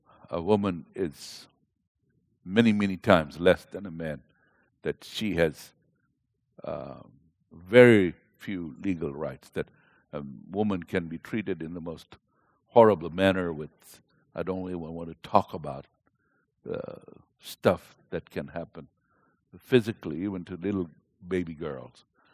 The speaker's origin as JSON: {"language": "English", "country": "Kenya", "tie": "born there", "moved": "yes", "said": "I was born in Kenya, Africa, and Somalia is just north of us."}